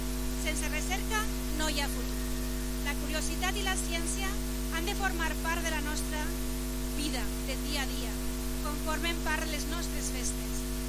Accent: Vila-real, Valencian Community, Spain; estimades veïnes i veïns de Vila-real, famílies, gens del meu poble, és un honor immens estar ací avui davant de tots vosaltres.

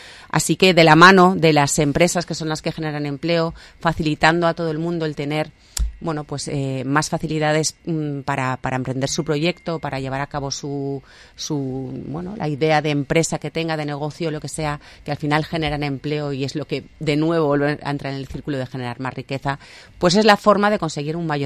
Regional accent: Castellón, Valencian Community, Spain; Tú hablas de Castellón y claro, yo soy de Castellón, claro, con lo cual claro.

